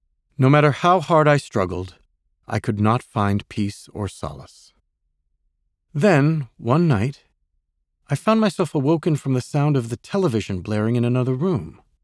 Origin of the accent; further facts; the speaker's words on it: United States; Remember, folks, we're all Americans.